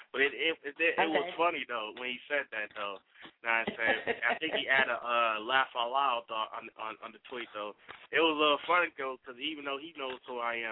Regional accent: Minneapolis, Minnesota, United States; And, like, I'm originally from Minneapolis and Minnesota.

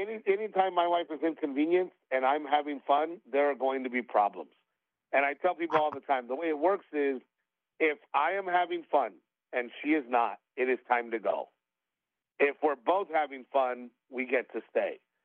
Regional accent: Gregory, Texas, United States; I grew up in a little town in Texas called Gregory, Portland. And, you know, I am a very simple man.

